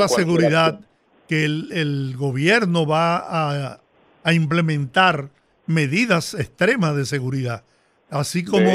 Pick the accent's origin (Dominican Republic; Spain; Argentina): Dominican Republic; yo me identifico con él, pero también como dominicano.